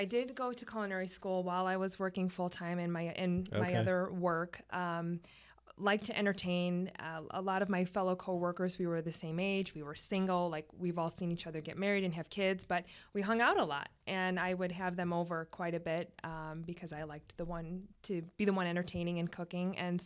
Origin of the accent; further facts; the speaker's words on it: Griffith, Indiana, United States; also born or lived in Chicago; now in Munster, United States; I grew up in Griffith, actually. Okay. And then after college, lived in the city in Chicago for about 8 or 9 years, and then came back.